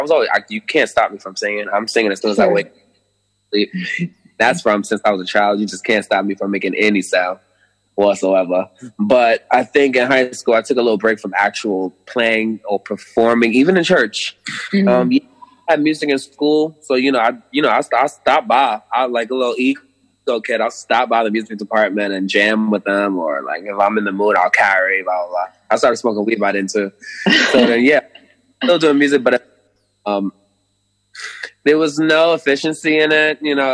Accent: Brooklyn, New York, United States; born or raised there

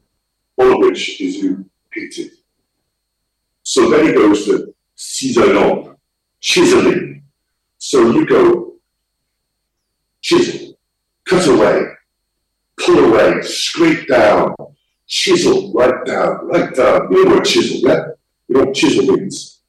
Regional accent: Liverpool, North West England, United Kingdom; I'm from Liverpool. Because I came from Liverpool, I had the privilege

